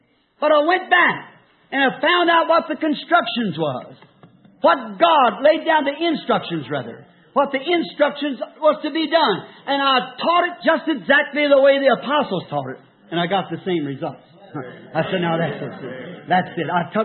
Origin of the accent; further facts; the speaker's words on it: Ireland; I first, being Irish, I thought I'd go down to the Irish church.